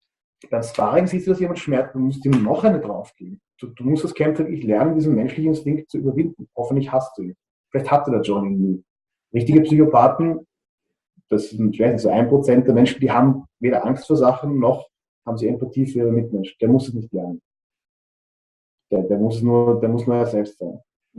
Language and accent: German; East Germany, Germany; da geht es halt wirklich ans Eingemachte, wie man sagt, bei uns im Osten.